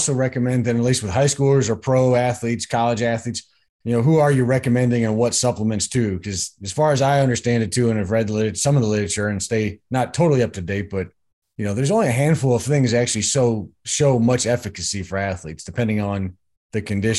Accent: Cleveland, Ohio, United States; I remember in growing up in Cleveland, we used to drive to, especially when they banned ephedra in Ohio, we drove to Pennsylvania

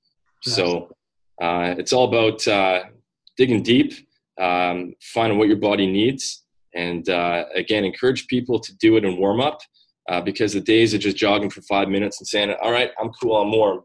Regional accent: British Columbia, Canada; I'm actually based out of Vancouver, Canada. I'm Canadian

